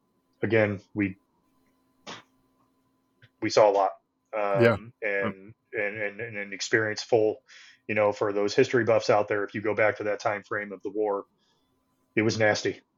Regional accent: St. Louis, Missouri, United States; which is very hilarious because I'm from St. Louis. I'm a St. Louis guy and I got stationed less than 2 hours from home.

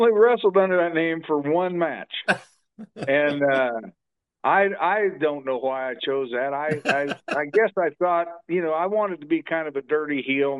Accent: Greenfield, Indiana, United States; I put up to $1,000 to sponsor the match in my hometown of Greenfield, Indiana.

